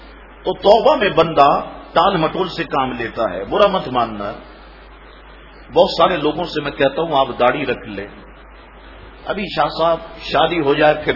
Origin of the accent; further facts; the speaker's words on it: Karachi, Sindh, Pakistan; ہمارا شہر کراچی وہ واحد شہر ہے